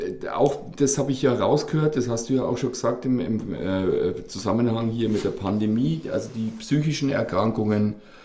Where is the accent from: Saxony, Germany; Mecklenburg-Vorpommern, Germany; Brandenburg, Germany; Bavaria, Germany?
Bavaria, Germany; Selb; wenn wir kommen aus Selb, aus einer Stadt, wo die Leute früher da in den Fabriken geblockert haben ohne Ende.